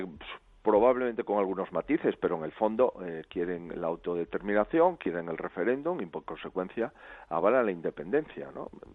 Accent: Spain; nosotros como eurodiputados españoles

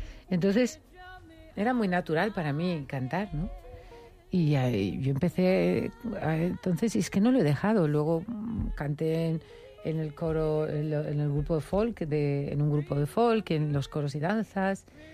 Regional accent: Yecla, Region of Murcia, Spain; yo empecé con 11 años a cantar en un coro de la iglesia de mi pueblo, de Yecla.

